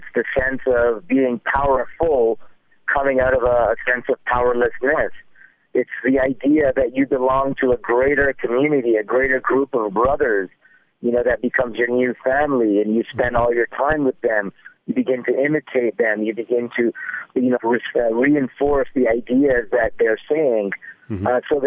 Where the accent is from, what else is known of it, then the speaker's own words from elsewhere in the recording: Toronto, Ontario, Canada; I mean, I'm born and raised in Toronto, Canada, went through an identity crisis